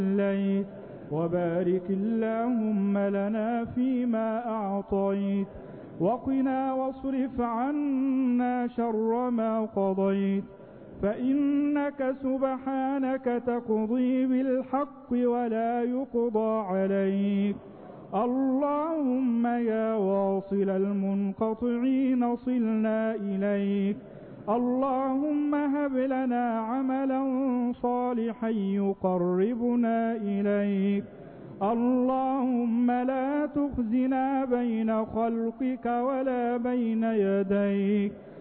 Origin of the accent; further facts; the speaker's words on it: Egypt; واجعل اللهم بلدنا مصر أمنا أمانا